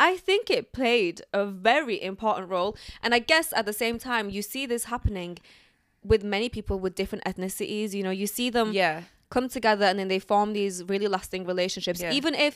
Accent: Leeds, Yorkshire and the Humber, United Kingdom; so we grew up in Leeds. By the way, guys, I'm in my life. I'm in Leeds.

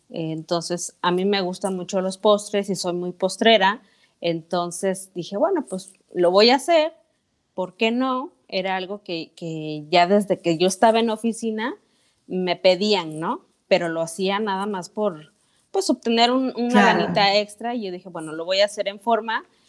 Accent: Veracruz, Mexico; also born or lived in Oaxaca; Yo soy veracruzana, ahora sí que nacida en un estado donde la comida, pues bueno, es súper importante, pero también soy adoptada oaxaqueña.

